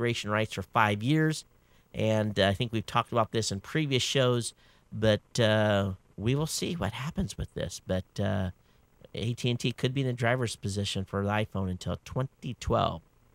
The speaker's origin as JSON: {"language": "English", "region": "Michigan", "country": "United States", "tie": "born or raised there", "said": "if I go back and look at my home state in Michigan, it says that it will"}